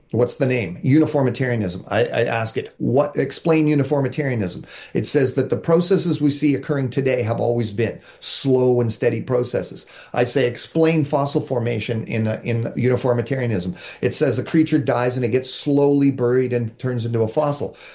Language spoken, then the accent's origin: English; Canada; growing up in Canada, I was your typical Canadian kid. I came from an unchurched family, never read the Bible, went to school.